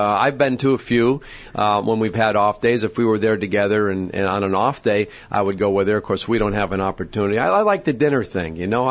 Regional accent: Connecticut, United States; I grew up in Connecticut, and I think we have an off day when we get there.

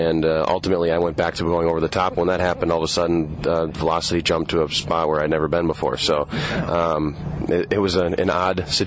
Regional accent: Green Bay, Wisconsin, United States; I grew up in Green Bay, Wisconsin, born and raised. Monster Packer fan.

